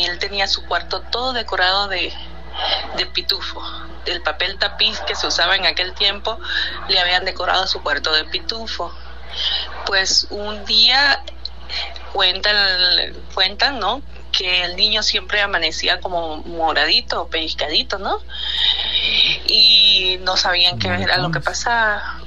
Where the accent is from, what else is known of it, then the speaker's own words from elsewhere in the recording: Carúpano, Sucre, Venezuela; Yo soy de Venezuela, soy venezolana, y en mi tierra, en donde yo nací, en Carúpano, un pueblito